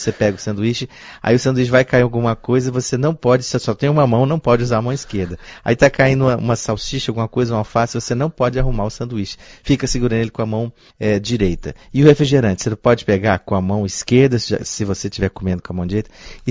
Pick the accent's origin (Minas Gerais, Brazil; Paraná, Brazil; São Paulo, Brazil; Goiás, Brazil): Goiás, Brazil; Eu sou goiano e conheço açafrão desde criança